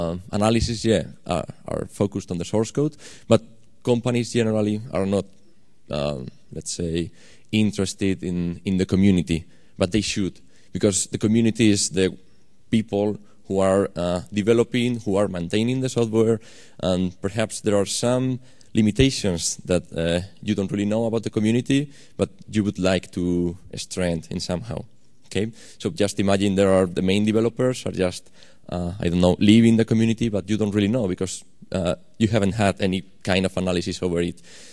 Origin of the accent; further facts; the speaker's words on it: Madrid, Community of Madrid, Spain; I'm coming from Madrid. We still have some money to come here in Spain.